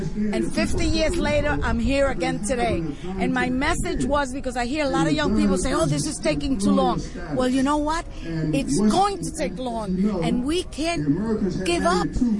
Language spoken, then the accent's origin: English; New York City, New York, United States; also born or lived in Puerto Rico; So I grew up in New York City, and from New York City, yo todavía hablo español, okay? Because in my house, we spoke español. And I always said, my country is Puerto Rico.